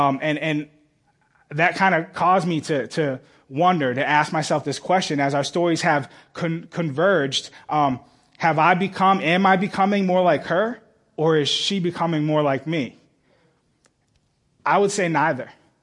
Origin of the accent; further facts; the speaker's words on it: Boston, Massachusetts, United States; And so fast forward to me growing up in Boston, as I said, Boston has a history of being kind of a racist town.